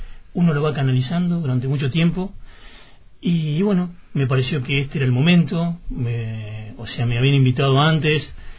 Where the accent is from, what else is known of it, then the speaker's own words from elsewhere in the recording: Santa Fe, Argentina; soy de ahí de Santa Fe, estoy hace del año 92